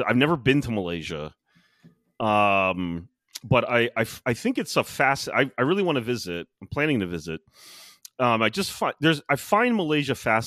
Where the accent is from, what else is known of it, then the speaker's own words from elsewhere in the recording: United States; growing up as an American